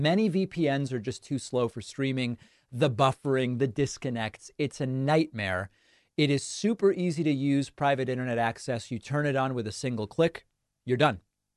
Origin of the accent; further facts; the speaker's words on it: Argentina; now in United States; As many of you no doubt know, I'm originally from Argentina.